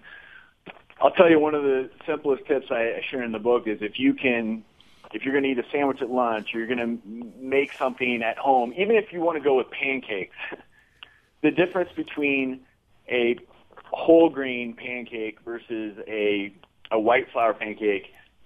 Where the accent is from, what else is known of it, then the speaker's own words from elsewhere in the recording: Midwest, United States; this is true growing up in the Midwest, there wasn't a night growing up that I didn't honestly, it seems like, have some sort of red meat on the table.